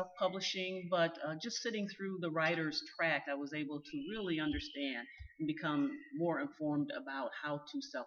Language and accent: English; Toledo, Ohio, United States; I'm from Toledo, Ohio.